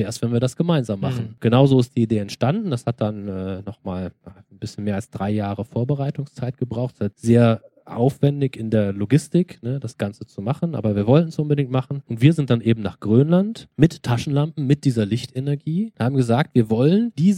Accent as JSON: {"language": "German", "region": "Eifel", "country": "Germany", "tie": "born or raised there", "said": "als ich dann mit meiner Frau durch die Eifel bin und ihr das von, als Touristenführer erzählte und das Geschenk hatte, meine Heimat durch ihre Augen sehen zu dürfen"}